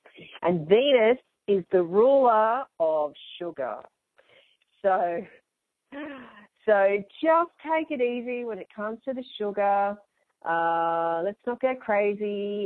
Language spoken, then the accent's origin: English; Australia; As I was saying, you know, growing up in Australia, Halloween, it was just this American thing that we didn't really know what it meant.